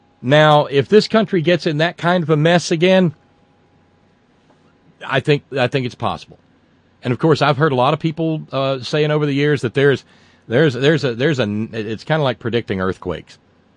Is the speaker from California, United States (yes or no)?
no; Alabama, United States; I saw a photo of my hometown, which is in northwest Alabama.